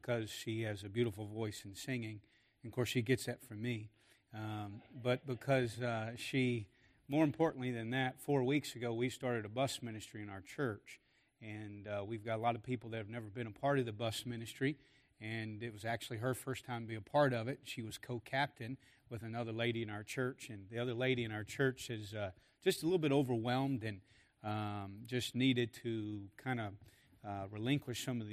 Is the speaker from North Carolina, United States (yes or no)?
no; Kentucky, United States; I'm not a Yankee. I'm from Kentucky, although I am in New York State.